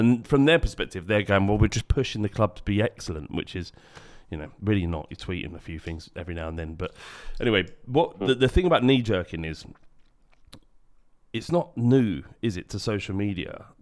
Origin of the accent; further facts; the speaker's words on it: England, United Kingdom; pay the bill, fuck off, we're English, this is what we do.